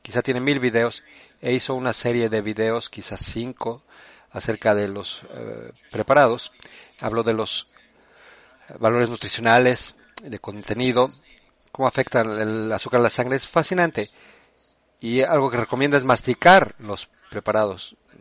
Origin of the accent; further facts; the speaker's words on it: Italy; moved away; Yo nací en Italia y crecí ahí, pero vine a este país hace mucho tiempo.